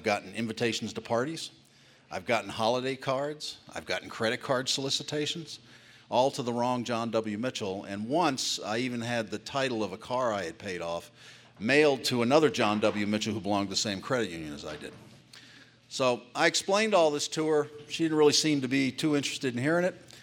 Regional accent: England, United Kingdom; born there; But I was born in England. My mom's English. My father was in the military.

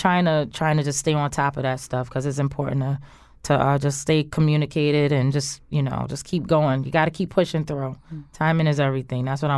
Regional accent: Connecticut, United States; Right. My parents are from Alabama. I have Southern roots. So you'll always hear me say, yes, ma'am, miss, hey, y'all, how y'all doing?

